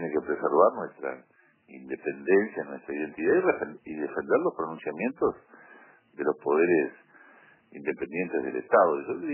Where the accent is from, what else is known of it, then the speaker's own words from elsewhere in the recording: Uruguay; cómo somos los uruguayos